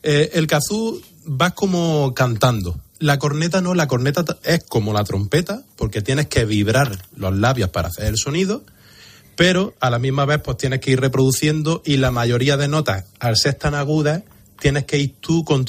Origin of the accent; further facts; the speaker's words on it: Baza, Andalusia, Spain; hubo un momento que en Baza, en mi pueblo, ya no había banda. Entonces me tuve que desplazar a tocar a Granada.